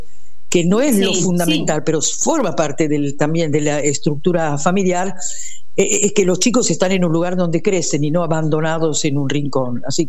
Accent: Italy; yo soy italiana, yo nací en Italia. Yo vivía en una base aérea porque mi papá era aviador

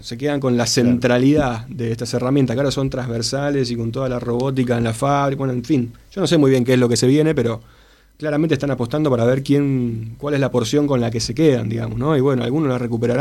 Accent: Argentina; ¿Viste cómo somos los argentinos, ¿no?

